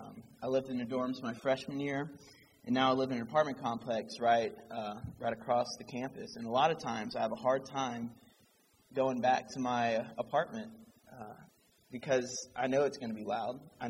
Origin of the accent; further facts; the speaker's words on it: Georgia, United States; now in Kentucky, United States; I came here from Georgia. I didn't know a soul in Kentucky.